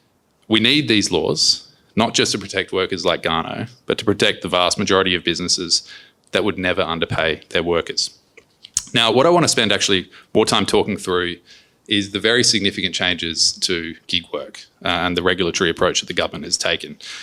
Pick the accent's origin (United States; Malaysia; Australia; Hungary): Australia; South Australia; Even my home state of South Australia recorded its lowest unemployment rate ever of just 3.2%.